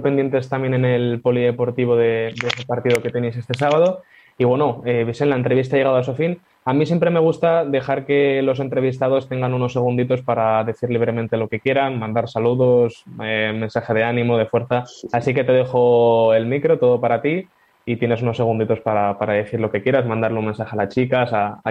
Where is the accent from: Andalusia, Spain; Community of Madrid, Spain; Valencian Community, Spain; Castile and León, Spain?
Valencian Community, Spain; Sagunto; yo soy de Sagunto